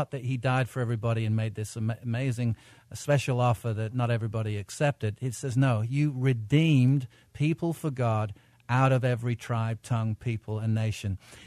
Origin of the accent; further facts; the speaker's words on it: England, United Kingdom; growing up in the States, or as I did in England